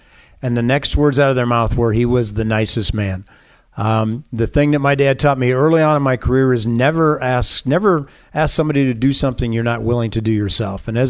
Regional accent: Sioux City, Iowa, United States; now in Le Mars, United States; And now, having been born and raised in Sioux City, Lamar's is actually our home.

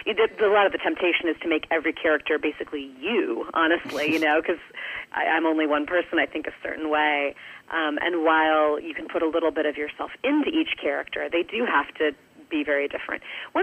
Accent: Illinois, United States; I grew up in the Chicago suburbs.

